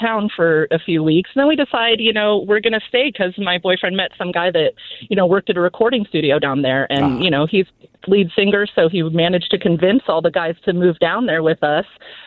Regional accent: Washington, United States; So we're all from Washington. We decide to move back to Washington

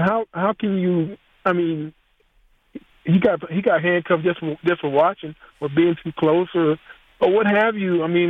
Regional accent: the South, United States; I mean, I'm from the South.

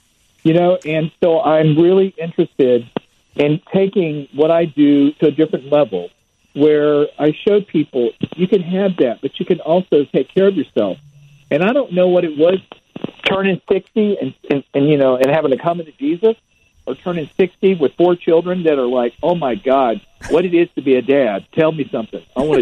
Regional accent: United States; the reality is we are American. We do not give up.

